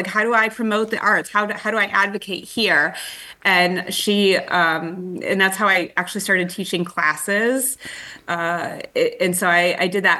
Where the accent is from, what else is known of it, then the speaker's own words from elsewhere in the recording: Evanston, Illinois, United States; also born or lived in Schaumburg; Okay, well, I grew up in the Midwest, like so many of us. I grew up in Evanston in Illinois, like just a suburb of Chicago. And actually moved out to Schaumburg when I was 16.